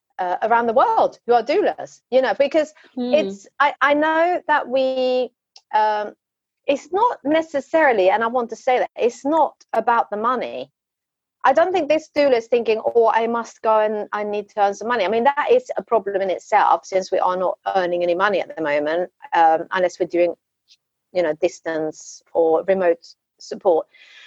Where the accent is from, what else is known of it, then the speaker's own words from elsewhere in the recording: Sweden; growing up in Sweden, we used to kind of, we kind of learned how much a meter is by taking a step.